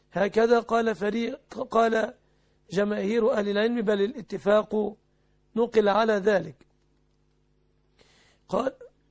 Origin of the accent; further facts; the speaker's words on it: Egypt; فأجروها في بلادنا مصر هنا على نصاب الفضة